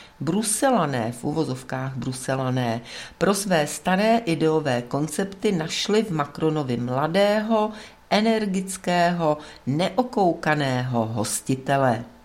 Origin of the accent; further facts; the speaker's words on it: Prague, Czechia; Vyrůstal jsem v Praze, hrál jsem si na dnešním Vítězném náměstí a v okolí, tehdy se to jmenovalo náměstí VŘSR